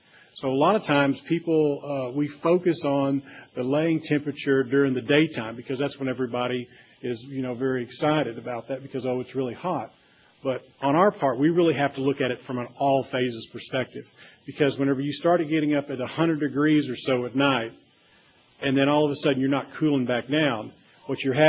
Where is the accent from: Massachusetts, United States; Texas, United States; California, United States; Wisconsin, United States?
Texas, United States; I mean, from where I come from Texas, we use even a much higher temperature than